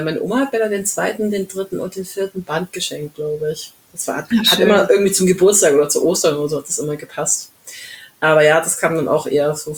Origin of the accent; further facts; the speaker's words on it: Bavaria, Germany; ich komme ja aus dem Allgäu.